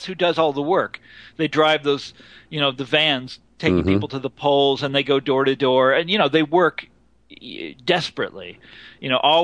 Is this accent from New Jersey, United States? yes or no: no; Johnson County, Kansas, United States; I grew up in Johnson County, Kansas, which is a suburb of Kansas City.